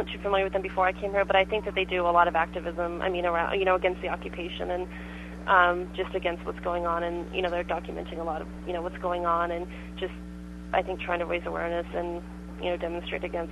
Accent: United States; every time, you know, I say I'm from America

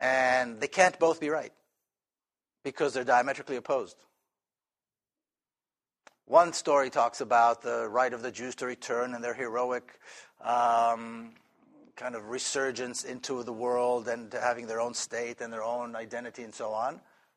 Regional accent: Jerusalem, Jerusalem District, Israel; So, I grew up in Jerusalem.

